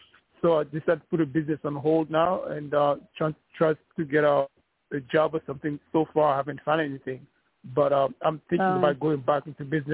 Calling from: New York, United States; And I'm calling from New York.

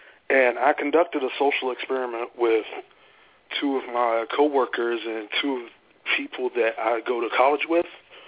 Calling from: Roanoke, Virginia, United States; in Roanoke, Virginia.

